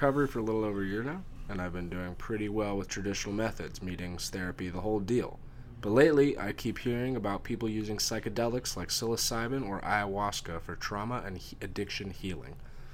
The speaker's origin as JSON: {"language": "English", "town": "Sacramento", "region": "California", "country": "United States", "tie": "born or raised there", "said": "My hometown team is the Sacramento Kings, baby."}